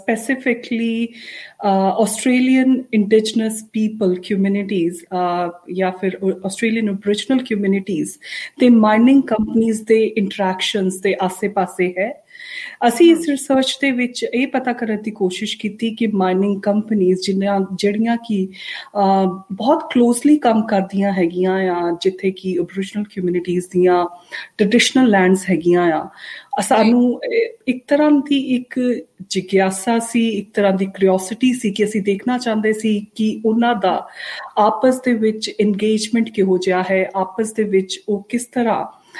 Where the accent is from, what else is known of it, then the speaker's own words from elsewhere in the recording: Phagwara, Punjab, India; moved away as an adult; also born or lived in Jalandhar; now in Australia; ਮੈਂ ਆਸਟ੍ਰੇਲੀਆ ਦੇ ਵਿੱਚ 2008 ਵਿੱਚ ਆਈ ਤੇ ਪਿਛੋਕੜ ਮੇਰਾ ਹੈਗਾ ਆ ਪੰਜਾਬ ਫਗਵਾੜਾ, ਤੇ ਮੇਰੀ ਸਾਰੀ ਜਿਹੜੀ ਐਜੂਕੇਸ਼ਨ ਪੜ੍ਹਾਈ ਹੈ ਫਗਵਾੜੇ ਦੀ ਤੇ ਜਲੰਧਰ ਦੀ ਰਹੀ ਹੈ।